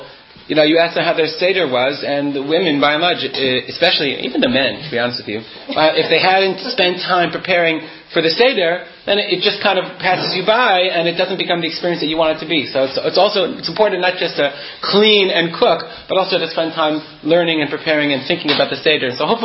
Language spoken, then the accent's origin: English; United States; I know for a fact that since I'm an American rabbi, I'll never be able to communicate in Hebrew